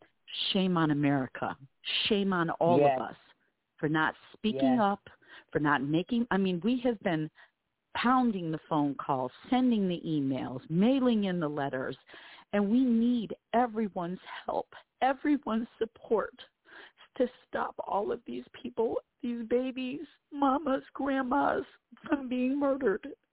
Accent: Illinois, United States; So I'm from Illinois. We flew out of Chicago, but I'm from Illinois.

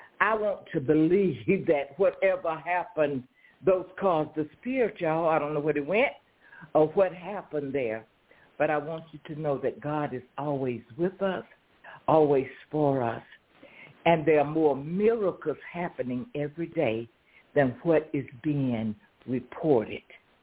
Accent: Clinton, South Carolina, United States; I had a speaking engagement in my hometown in Clinton.

